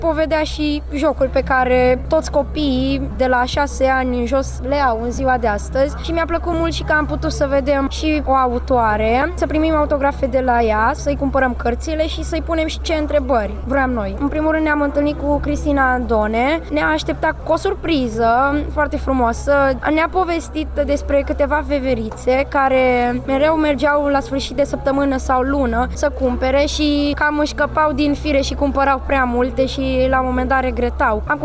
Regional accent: Botoșani, Botoșani County, Romania; și am 11 ani și sunt la fel din Botoșani.

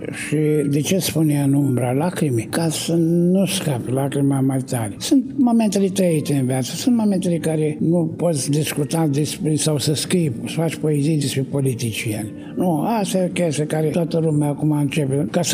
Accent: Câmpulung Moldovenesc, Suceava County, Romania; now in Iași, Romania; Sunt bucovinean, născut în Câmpul Moldovenesc. Am 75 de ani.

